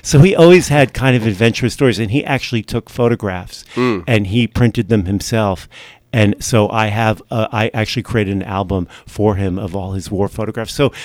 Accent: California, United States; also born or lived in New York; So I grew up there. I was actually born in New York. Mm-hmm. We moved. It was the dream to go west in 1962. And we started our lives in Southern California.

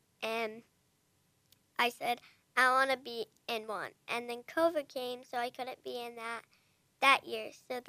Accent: Victoria, Illinois, United States; I'm 8 years old. I'm from Victoria, Illinois.

